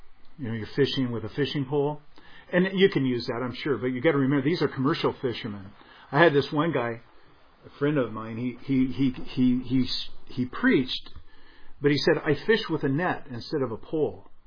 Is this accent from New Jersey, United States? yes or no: no; Seattle, Washington, United States; Now, I grew up in the Pacific Northwest in Seattle. There's a place in Seattle called Ballard.